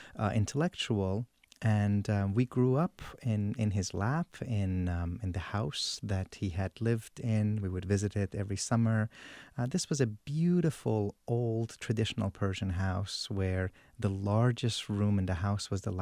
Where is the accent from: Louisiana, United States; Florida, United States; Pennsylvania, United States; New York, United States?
Florida, United States; Jacksonville; born there; I was born in Jacksonville, Florida.